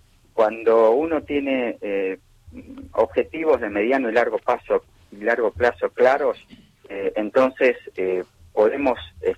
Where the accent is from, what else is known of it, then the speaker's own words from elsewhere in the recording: San Juan, Argentina; accent: San Juan; also born or lived in La Plata; now in Buenos Aires, Argentina; Yo nací en San Juan. Vivo ya hace varios años en Buenos Aires porque primero estudié en La Plata. Uh-huh. Pero sigo teniendo mi raíz sanjuanina en parte de mi pronunciación, que todo el mundo me pregunta de dónde estoy.